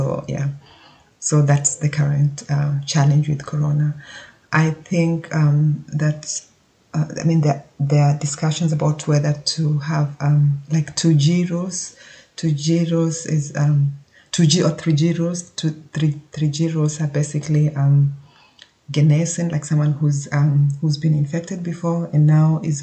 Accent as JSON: {"language": "English", "country": "Kenya", "tie": "born or raised there", "lives_now": "Germany", "said": "I was born and brought up in Kenya. So even though I can now vote in Germany, my home country, I was born in Kenya."}